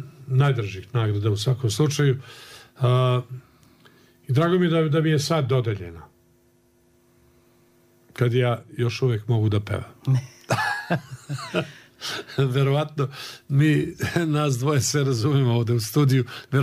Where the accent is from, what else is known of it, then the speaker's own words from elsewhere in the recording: Skopje, North Macedonia; now in Belgrade, Serbia; Jedan period kad sam došao iz Skoplja u Beograd, taj period dolaska u Beograd do nekih važnih festivala promenio.